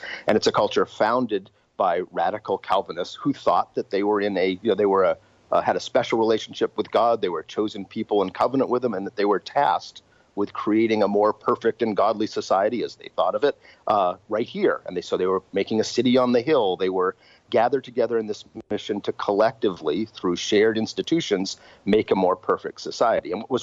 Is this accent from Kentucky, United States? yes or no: no; Maine, United States; Not so much my home state of Maine or Wisconsin